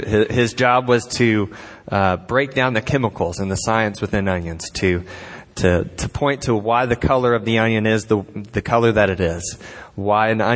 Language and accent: English; Savannah, Georgia, United States; I'm originally from Savannah, and so I went to school maybe about an hour away from home